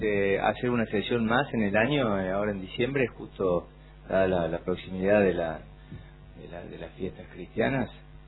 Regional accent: Trelew, Chubut, Argentina; para los que somos de Trelew, ninguno

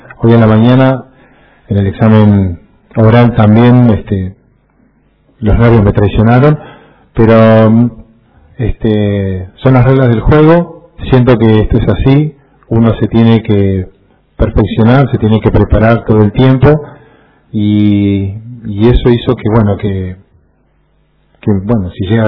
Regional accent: Argentina; secundario en ese lugar y mi vida deportiva también prácticamente la hice en ese lugar, y al estar tan cerca mi pueblo de Comodoro Rivadavia hace que me sienta muy cómodo en ese contexto.

